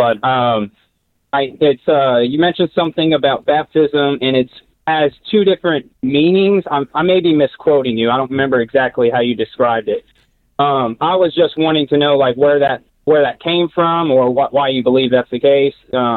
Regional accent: Texas, United States; Yes, sir. … from Texas.

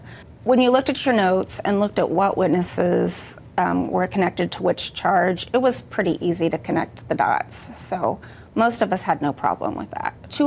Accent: United States; I am an American. I'm a citizen.

